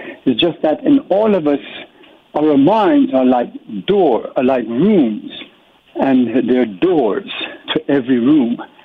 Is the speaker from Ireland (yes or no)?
no; Jamaica; When I was growing up in Jamaica